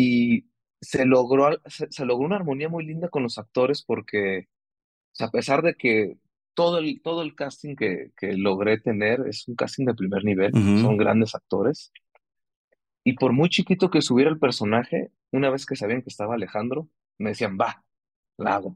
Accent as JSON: {"language": "Spanish", "town": "Tijuana", "region": "Baja California", "country": "Mexico", "said": "porque yo soy de Tijuana"}